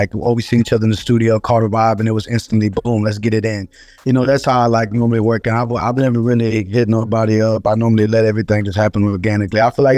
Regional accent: Texas, United States; I mean, it's where I'm from. I'm a Texan. This is what I am.

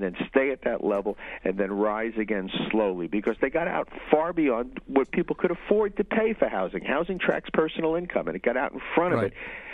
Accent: Queens, New York, United States; I was raised in Queens. I was born in Ferraro's district.

